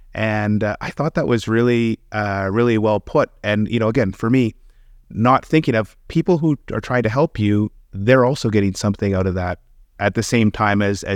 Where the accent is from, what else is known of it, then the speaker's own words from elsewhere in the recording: Canada; I'm Canadian